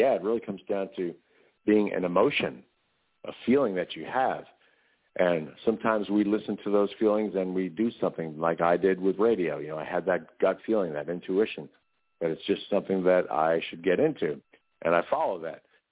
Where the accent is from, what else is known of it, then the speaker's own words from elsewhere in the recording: New York, United States; And I always remember growing up in New York, he was a disc jockey who is still doing his thing up there these days at the age of 87.